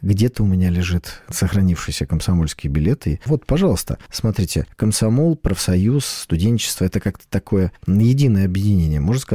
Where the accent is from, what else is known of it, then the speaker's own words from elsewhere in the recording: Saint Petersburg, Russia; born there; Я родился на улице Бухарестской. Ну, кто знает, может, был. Это самая протяженная улица в Санкт-Петербурге.